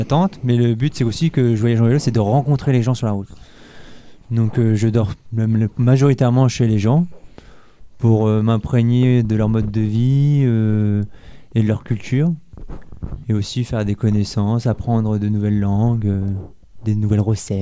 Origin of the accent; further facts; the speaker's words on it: Normandy, France; Donc je suis parti de chez moi en Normandie, une région du nord de la France